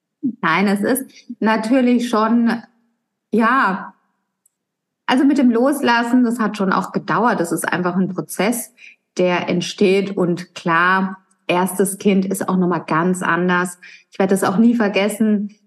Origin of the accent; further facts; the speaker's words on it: Italy; das Temperament hat er offensichtlich von mir als Italienerin.